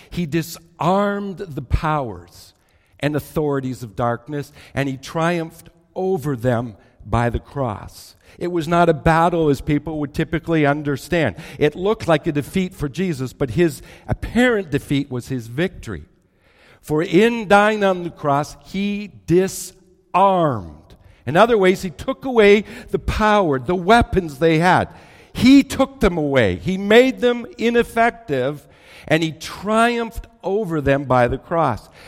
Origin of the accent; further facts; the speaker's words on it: Canada; Because here in Canada, I'm a Canadian.